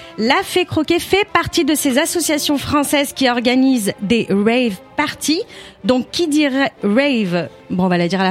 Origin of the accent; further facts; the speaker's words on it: Quebec, Canada; accent: Québécois; j'ai l'accent québécois qui ressort, j'avoue.